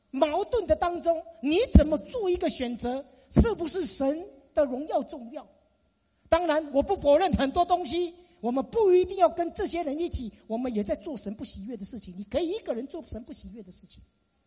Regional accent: Taiwan; born there; 我在台湾出生，妈妈爸爸都是拜观音、土地公、大伯公，只要有公的，后面有公的全部都在拜。

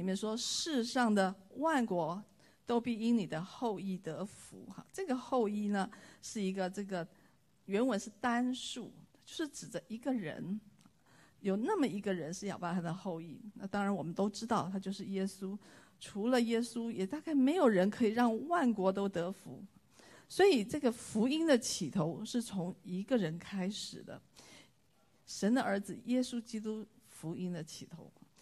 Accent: China; 这两种人加在一起其实还没有我们中国人多

